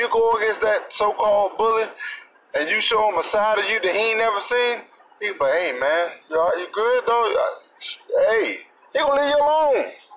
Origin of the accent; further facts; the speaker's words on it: Washington, District of Columbia, United States; I'm from Baltimore. Well, I'm from D.C., but I don't like Redskins, so I fuck with Baltimore.